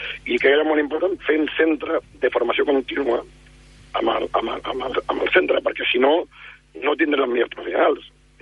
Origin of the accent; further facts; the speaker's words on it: Barcelona, Catalonia, Spain; home, soc de Barcelona, soc català